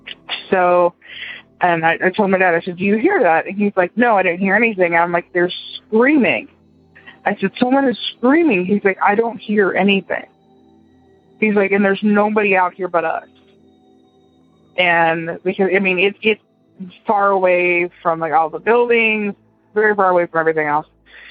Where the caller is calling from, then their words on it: Florida, United States; I'm calling from Brevard County, Florida.